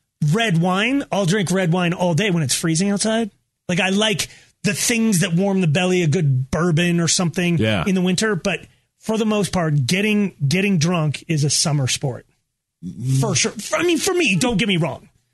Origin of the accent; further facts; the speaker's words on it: Colorado, United States; I am an outdoor person. I grew up in Colorado. I ski.